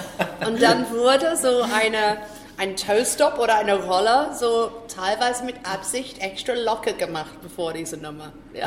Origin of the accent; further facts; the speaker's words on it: London, United Kingdom; moved away as an adult; now in Bochum, Germany; Ich bin in London geboren worden, ja. Und auch nicht weit weg von the Houses of Parliament.